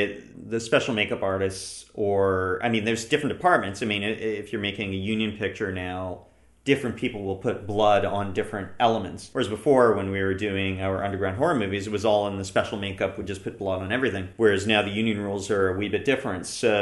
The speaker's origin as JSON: {"language": "English", "town": "Ottawa", "region": "Ontario", "country": "Canada", "tie": "born or raised there", "said": "Growing up in Ottawa, there was in the suburbs of Ottawa"}